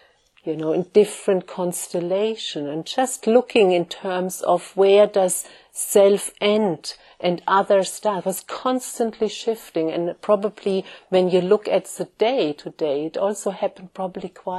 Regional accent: Germany; now in England, United Kingdom; me entering Germany, coming to my home country, you know, something is relaxing

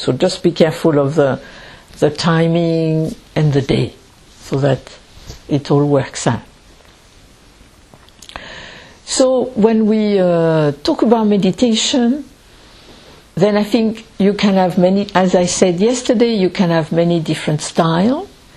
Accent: France; English is a second language; But first, so I am French, and I speak English, and if at any moment, either you don't understand my accent, and you wonder what she is saying

